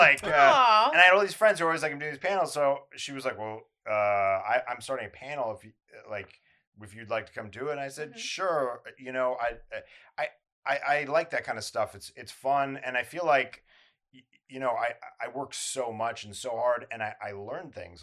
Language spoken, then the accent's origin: English; Calabasas, California, United States; Yeah, I grew up in Calabasas.